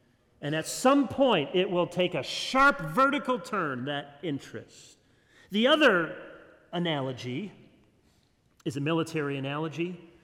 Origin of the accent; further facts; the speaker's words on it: Michigan, United States; Forgive me, I'm from Michigan.